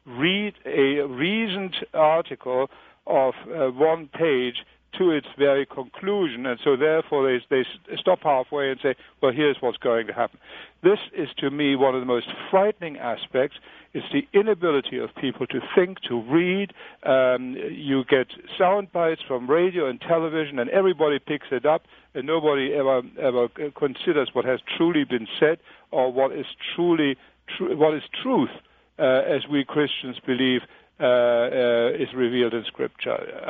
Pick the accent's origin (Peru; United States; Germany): Germany; Saxony; remember, I'm German, and I come from Saxony